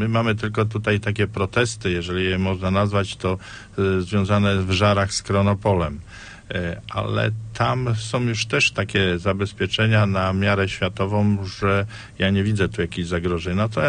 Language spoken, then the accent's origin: Polish; Lubusz Voivodeship, Poland; pochodzę z okolic Żagania